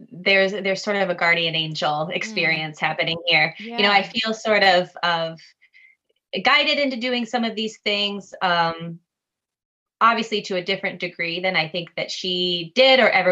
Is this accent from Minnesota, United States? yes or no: yes; Minneapolis, Minnesota, United States; also born or lived in New York; And I was from the Twin Cities when I left. The last place I lived was Minneapolis, St. Paul.